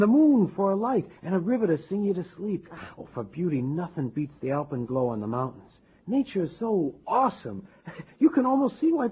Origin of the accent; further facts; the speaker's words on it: New York City, New York, United States; Growing up in New York, I had a lot of fear about even talking to people, because in the big city, you're often ignored or treated badly.